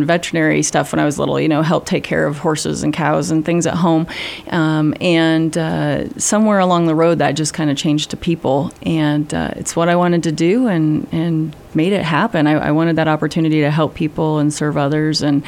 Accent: Wyoming, United States; I was born and raised in Wyoming and always wanted to be back and live in a small rural setting. I grew up in a bunch of farms and ranches. I claim all of eastern Wyoming.

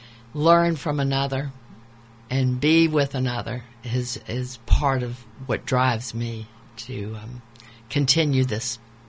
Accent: Savannah, Georgia, United States; I grew up in Savannah, Georgia, has the second oldest synagogue in the United States.

